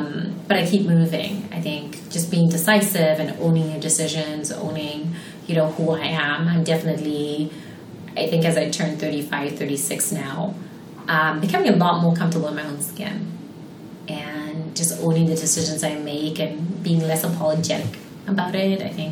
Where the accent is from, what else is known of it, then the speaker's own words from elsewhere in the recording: Zimbabwe; first language English; moved away; You're from Zimbabwe? Like, da, da, da. I'm like, yeah, English is my first language.